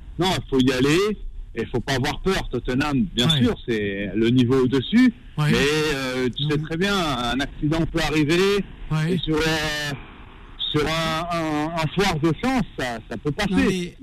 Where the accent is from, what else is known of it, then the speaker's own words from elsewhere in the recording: Tunisia; Non, je suis tunisien.